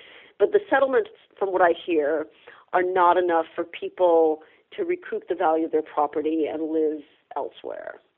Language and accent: English; Louisiana, United States; I say that as a Southerner, somebody who grew up in Cancer Alley in Louisiana.